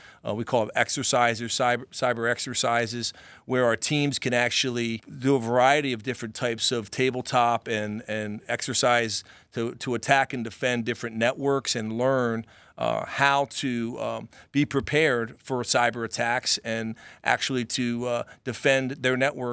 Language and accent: English; Maryland, United States; And I was in from Maryland. We had Aberdeen Proving Grounds. They tested tanks and things like that.